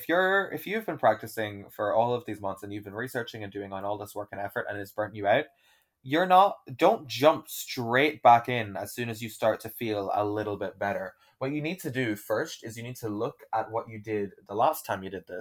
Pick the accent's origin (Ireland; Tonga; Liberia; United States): Ireland; accent: Irish; if you've heard me when I'm living in Ireland or after I've been on the phone to my grandmother, my accent is very Irish.